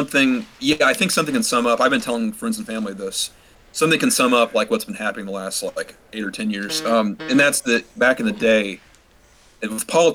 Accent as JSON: {"language": "English", "region": "Georgia", "country": "United States", "tie": "born or raised there", "said": "It's in my home state, Georgia, and in Alabama and other states."}